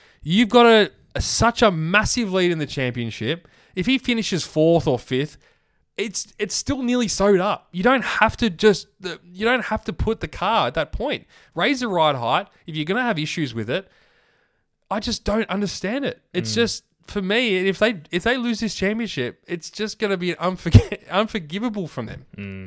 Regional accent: Australia; As an Australian, we can complain about the favoritism and stuff

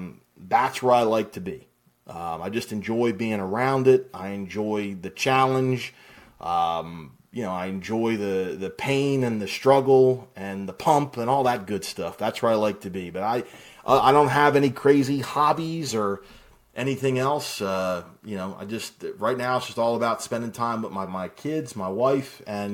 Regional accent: Philadelphia, Pennsylvania, United States; And go figure, I'm from Philadelphia, and the kid gets drafted by the Phillies.

